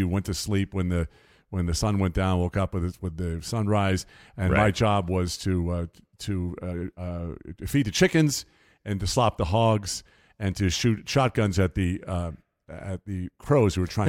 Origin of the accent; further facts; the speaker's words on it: Long Island, New York, United States; born there; when I was a kid, I was born on Long Island. I'm the only Yankee in my family, and my parents both grew up in rural North Carolina on farms, working farms.